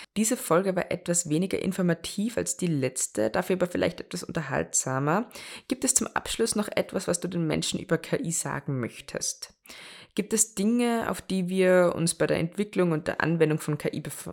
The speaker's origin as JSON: {"language": "German", "country": "Austria", "said": "Wenn ich in meinem Dialekt rede und schreibe, kannst du dann raten, woher ich in Österreich komme?"}